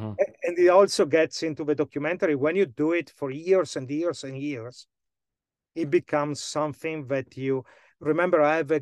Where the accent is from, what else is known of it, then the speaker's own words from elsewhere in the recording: Nairobi, Kenya; I mean, I come from Nairobi.